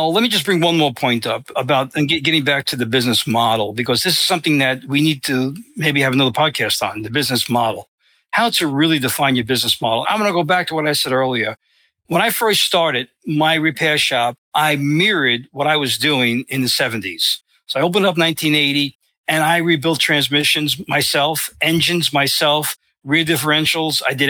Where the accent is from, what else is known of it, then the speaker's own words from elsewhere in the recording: Bronx, New York, United States; And everybody knows that. They can tell by the way I speak, right? And I'm from the Bronx.